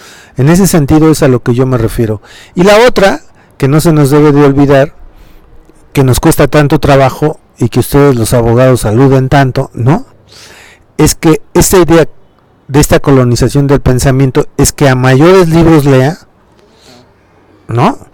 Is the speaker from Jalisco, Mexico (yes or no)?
no; Oaxaca, Mexico; Y si vas a mi pueblo en Oaxaca, también.